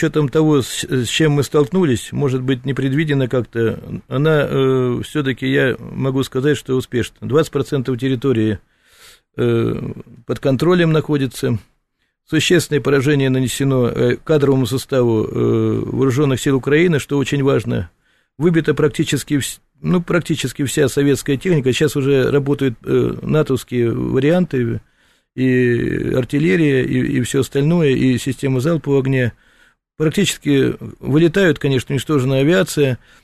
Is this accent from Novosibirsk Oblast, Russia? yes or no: no; Bryansk Oblast, Russia; Я сам родом из Брянщины, на границе. У меня поселок Белая Березка у нас, который обстреливается.